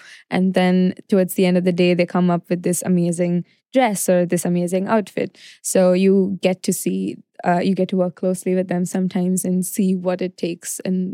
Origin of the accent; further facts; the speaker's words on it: Chennai, Tamil Nadu, India; coming from growing up in Chennai